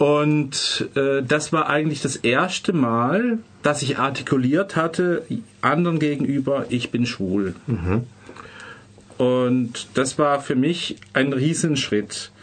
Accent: Lörrach, Baden-Württemberg, Germany; ich bin aufgewachsen in Lörrach und das ist ja jetzt auch nicht gerade die kosmopolitischste Stadt und war halt auch ein sehr konservatives Umfeld.

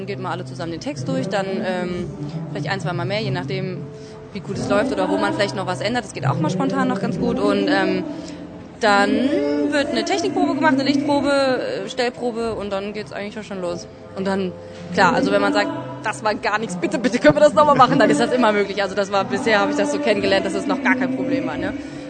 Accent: Cologne, North Rhine-Westphalia, Germany; Ich komme tatsächlich aus Köln, ja. Köln.

